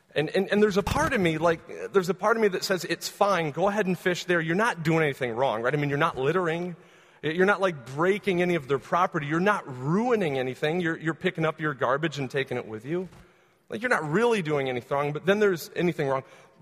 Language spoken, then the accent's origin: English; United States; So living in the USA, right, because I'm an American citizen, I have these rights.